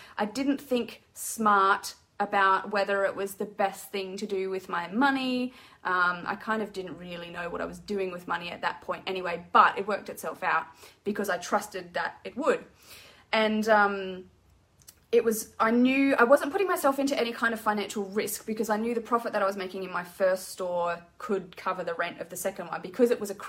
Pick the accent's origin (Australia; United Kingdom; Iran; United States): Australia; Darwin, Northern Territory; born there; I was born in Darwin, but I haven't been there for a really long time.